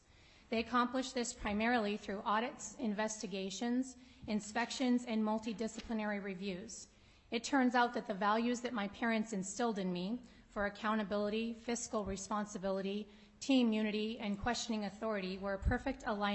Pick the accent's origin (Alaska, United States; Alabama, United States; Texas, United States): Alaska, United States; Anchorage; I was born and raised in Anchorage. Most of my family still lives here in Alaska.